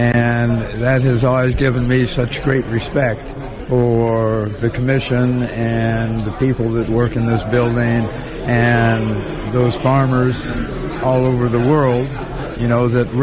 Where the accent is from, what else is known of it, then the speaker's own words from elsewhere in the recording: St. Joseph, Missouri, United States; I was raised in St. Joseph, Missouri, and so more of a metro-type lifestyle.